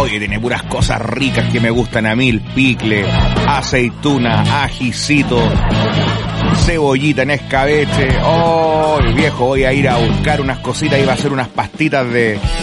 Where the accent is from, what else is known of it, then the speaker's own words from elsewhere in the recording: Cauquenes, Maule, Chile; born there; No, no, no soy picante de nacimiento porque yo nací en Cauquenes.